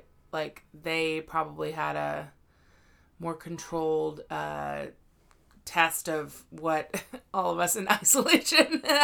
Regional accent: Houston, Texas, United States; I'm from Houston. I should mm-hmm. know about this.

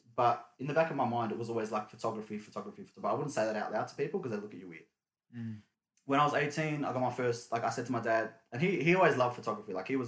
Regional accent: Meadow Heights, Victoria, Australia; Melbourne, Turkish background. Both my parents are Turkish from Izmir, in Where did I grow up? I grew up in Meadow Heights, Broadmeadows area.

